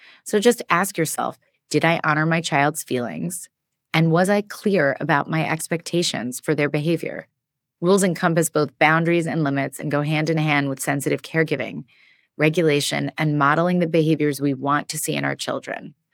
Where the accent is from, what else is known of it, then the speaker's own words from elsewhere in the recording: New York City, New York, United States; now in Los Angeles, United States; but since I'm a New Yorker, this made a lot of sense to me. When I moved to Los Angeles from New York City